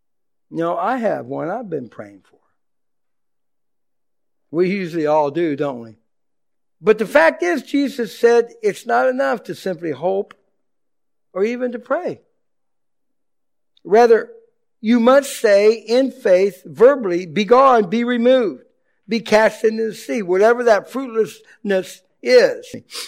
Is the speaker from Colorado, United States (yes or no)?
no; Aberdeen, North Carolina, United States; I'm from Aberdeen, North Carolina, and we're rocking it, something.